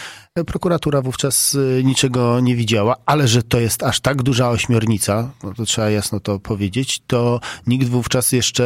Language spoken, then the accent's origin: Polish; Warsaw, Masovian Voivodeship, Poland; jestem z Warszawy